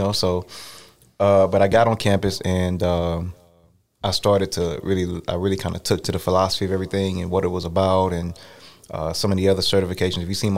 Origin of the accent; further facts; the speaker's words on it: Augusta, Georgia, United States; Yeah, so, I mean, growing up in Augusta, Georgia.